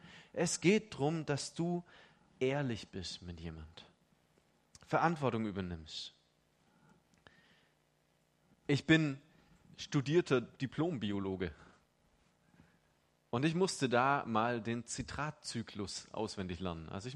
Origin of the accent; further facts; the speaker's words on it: Baden-Württemberg, Germany; ich bin Schwabe